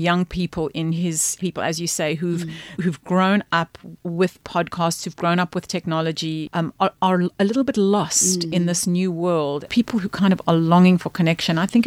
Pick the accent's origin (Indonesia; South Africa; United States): South Africa; now in Australia; We emigrated from South Africa in 2001 and came to Australia.